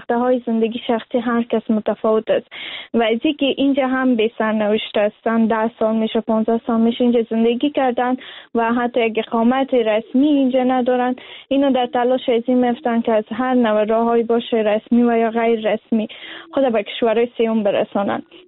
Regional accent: Afghanistan; از لحاظ فرهنگی که در افغانستان ما بزرگ شدیم

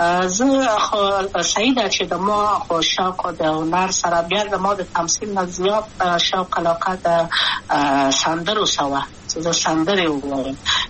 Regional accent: Kabul, Afghanistan; also born or lived in Maidan Wardak; د کابل په تخت پل سیمه کې یم او لویا شویم کابل کې

